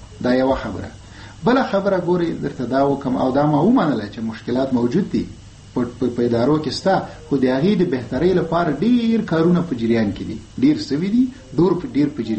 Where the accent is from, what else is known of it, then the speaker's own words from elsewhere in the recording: Afghanistan; خبره داره چې ته افغاني، زه هم افغان یم